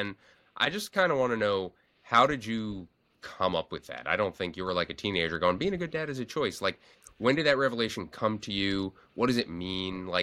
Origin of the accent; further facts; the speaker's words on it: New Jersey, United States; I'm from New Jersey, and I remember growing up they called it America's armpit.